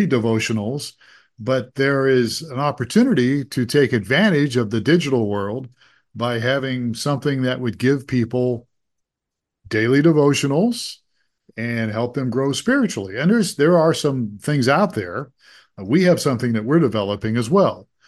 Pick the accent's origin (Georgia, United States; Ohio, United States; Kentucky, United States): Ohio, United States; Youngstown; because I was growing up in Youngstown, Ohio.